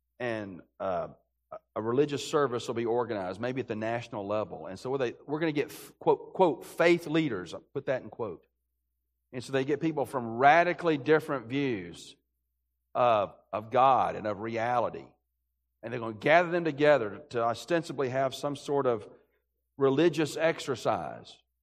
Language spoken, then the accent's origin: English; Birmingham, Alabama, United States; I grew up in Birmingham, Alabama.